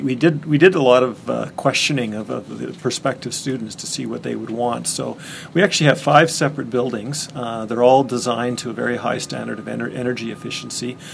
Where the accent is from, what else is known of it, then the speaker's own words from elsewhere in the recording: Winnipeg, Manitoba, Canada; I am from Winnipeg, and so this is quite a difference.